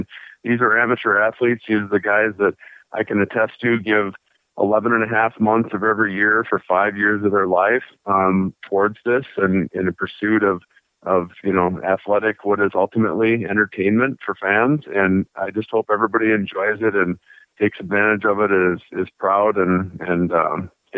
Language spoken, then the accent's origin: English; Minnesota, United States; I grew up in Minnesota. I played for the Gophers